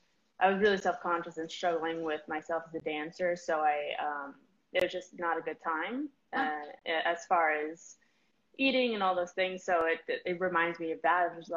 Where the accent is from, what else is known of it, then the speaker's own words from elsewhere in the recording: Denver, Colorado, United States; But I started my training in Colorado. I grew up in Denver. I trained with Academy of Colorado Ballet.